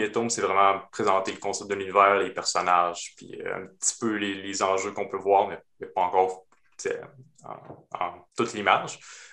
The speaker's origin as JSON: {"language": "French", "town": "Baie-Comeau", "region": "Quebec", "country": "Canada", "said": "Je viens de Baie-Comeau avec l'usine à papier là-bas qui est centrale à la ville"}